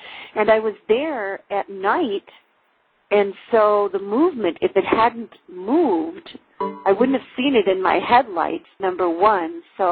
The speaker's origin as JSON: {"language": "English", "region": "the South", "country": "United States", "tie": "born or raised there", "said": "growing up in the South, you know, boogeymen's under the bed and stay in your bed, don't come out of your bed at night and just all kinds of things."}